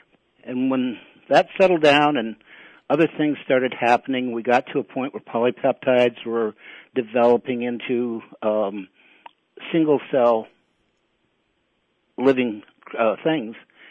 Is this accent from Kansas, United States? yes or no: no; California, United States; I'm from the San Francisco Bay Area. And what I didn't know about growing up there, because I took it for granted, is that area is real much a leading edge, cutting edge tip of a new Renaissance culture.